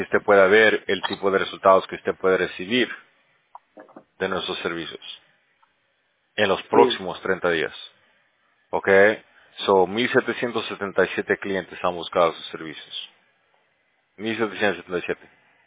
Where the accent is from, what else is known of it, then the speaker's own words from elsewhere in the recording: Bolivia; yo soy de Bolivia